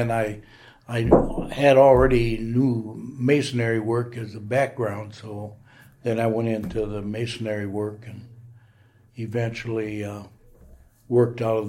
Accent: Minnesota, United States; moved away as an adult; now in Fairbanks, United States; Well, I was born in Minnesota, and I actually lived there until I came up here, actually.

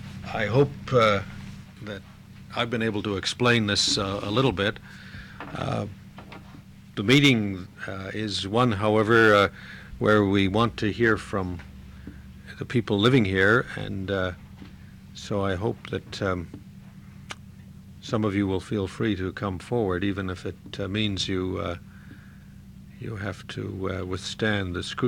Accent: Canada; I come from Canada, and I spent 3 years in the Canadian Arctic in the 1970s going to villages

